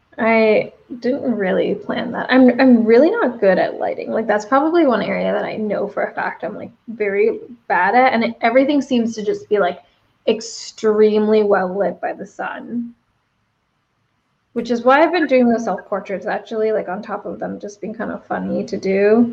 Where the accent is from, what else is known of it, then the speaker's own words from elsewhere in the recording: California, United States; And you know, the crazy thing is I grew up in California, where like pretty much exactly where you are, Kat, mm-hmm. in the Bay Area.